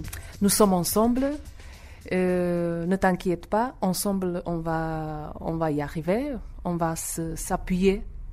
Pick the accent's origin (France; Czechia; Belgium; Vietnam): Czechia; quand ils ont su que nous venons de la République tchèque